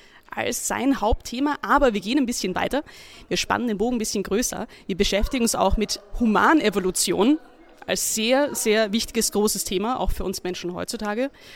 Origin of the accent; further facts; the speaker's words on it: Austria; now in Germany; Ich bin mittlerweile die Forschungskoordinatorin hier in der Stiftung Neandertal Museum. Ich bin eigentlich Österreicherin